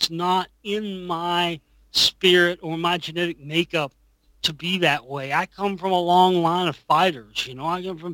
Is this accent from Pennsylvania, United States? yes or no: no; Dallas, Texas, United States; That was a big one for me, being from Dallas and stuff, because, you know, as a kid growing up in Dallas